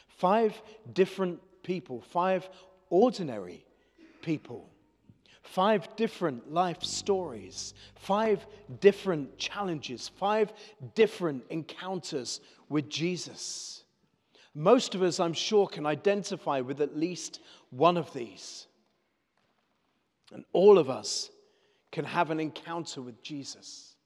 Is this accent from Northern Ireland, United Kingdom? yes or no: no; West Howe, South West England, United Kingdom; I'm from West Howe.